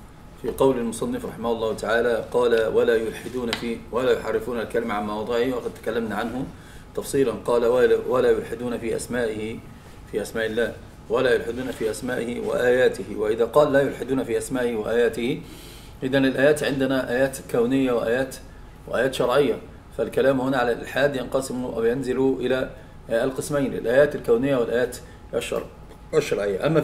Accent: Egypt; فطبعا هناك عندنا في مصر مثلا أصحاب الطرق يقولون أبو خيمة زرقاء

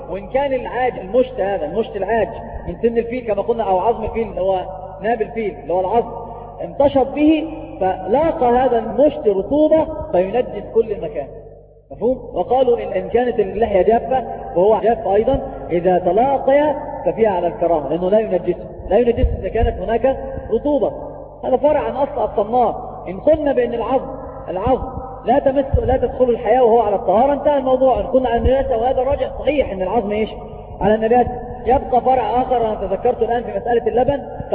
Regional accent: Egypt; أواني الفضة والذهب عندنا في مصر، الطفل المدلل عند أمه يقولون عنه ولد وفي فمه ملعقة إيش من ذهب

